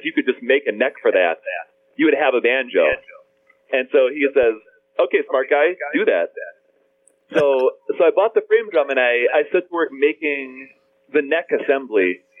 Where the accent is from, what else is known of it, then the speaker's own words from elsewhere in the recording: Illinois, United States; I hate to tell you this, but I grew up in Illinois.